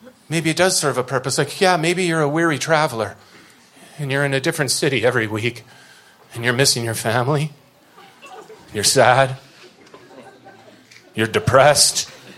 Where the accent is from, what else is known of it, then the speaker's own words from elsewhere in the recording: Canada; now in United States; I'm a Canadian. I'm a carbon-based life form Canadian human who am happy to be here. I'm allowed to be here. I also have a green card.